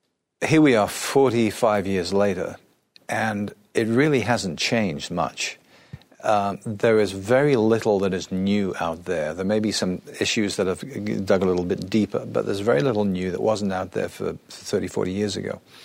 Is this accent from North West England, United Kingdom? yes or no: yes; Liverpool, North West England, United Kingdom; born or raised there